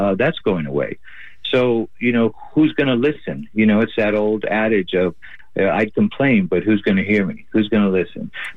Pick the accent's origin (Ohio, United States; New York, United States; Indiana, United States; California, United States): California, United States; Oakland; I was born and raised in Oakland. So I think it's about time that Northern and Central California and Southern California come together.